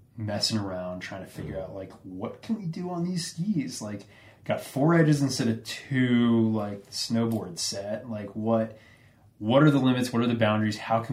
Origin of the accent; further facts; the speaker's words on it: East Coast, United States; not only is it because I was from the East Coast and this is what was going on